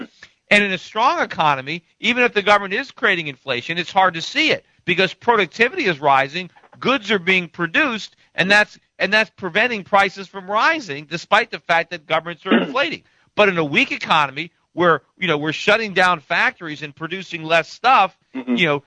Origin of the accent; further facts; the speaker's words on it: United States; nothing would give me greater pleasure than to be able to buy more American companies as an American.